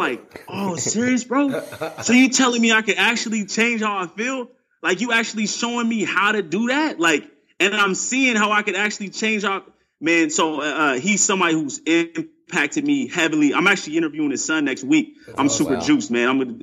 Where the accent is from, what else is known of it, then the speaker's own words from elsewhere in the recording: Portland, Oregon, United States; And I'm from Portland. I love my Blazers, and that picture just really speaks to me.